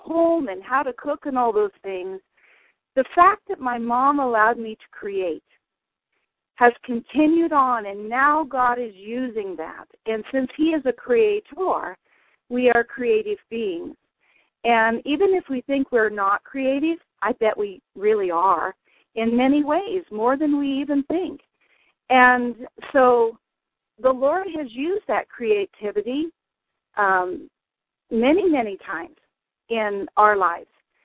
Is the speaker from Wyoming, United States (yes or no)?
yes; Wheatland, Wyoming, United States; now in Colorado Springs, United States; I am from Colorado Springs. At present, I grew up in Wheatland, Wyoming, on a very busy farm